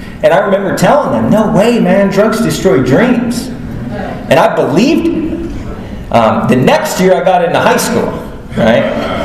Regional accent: Apache Junction, Arizona, United States; I live in Apache Junction, Arizona. I grew up in Apache Junction, Arizona. And the first feeling of shame I had was being from Apache Junction.

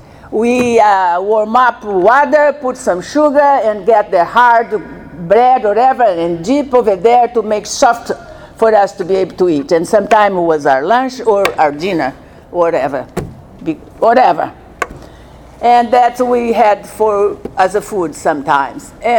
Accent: Brazil; I'm from Brazil. I was born on a very poor family.

